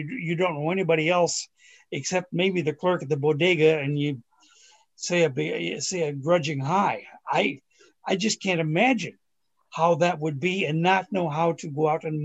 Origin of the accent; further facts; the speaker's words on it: Mason City, Iowa, United States; I grew up in Mason City, which isn't exactly a small town.